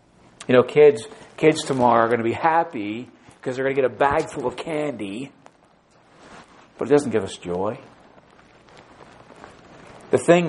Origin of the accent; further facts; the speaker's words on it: New York, United States; I'm a New Yorker and I understand how they think and they'll hopefully accept me because I'm one of them